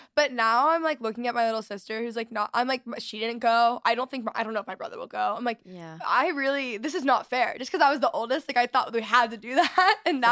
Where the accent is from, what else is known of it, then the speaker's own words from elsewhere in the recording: Dallas, Texas, United States; Dallas, yeah. Like North Dallas.